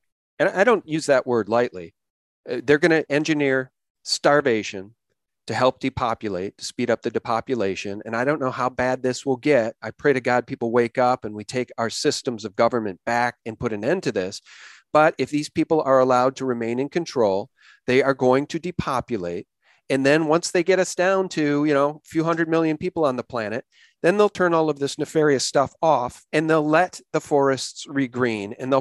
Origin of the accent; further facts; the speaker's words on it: Midwest, United States; Now, I grew up in the Midwest. I've lived in two states in my life.